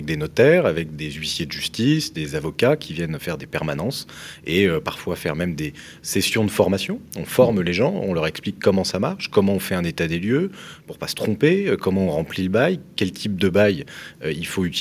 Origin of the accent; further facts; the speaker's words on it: Reims, Grand Est, France; Moi, je suis de Reims, par exemple.